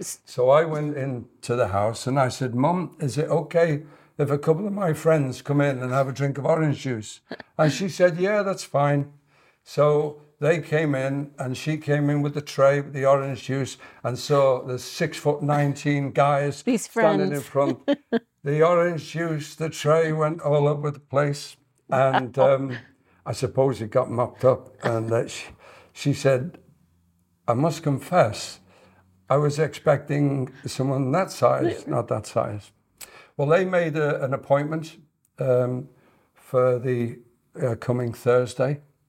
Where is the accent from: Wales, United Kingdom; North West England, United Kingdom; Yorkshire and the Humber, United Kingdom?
North West England, United Kingdom; Liverpool; I'm originally from Liverpool.